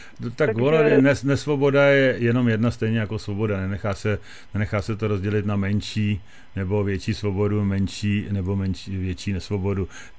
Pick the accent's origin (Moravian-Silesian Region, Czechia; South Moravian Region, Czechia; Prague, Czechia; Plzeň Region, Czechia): Plzeň Region, Czechia; Plzeň; protože jsem tady z Plzně vlastně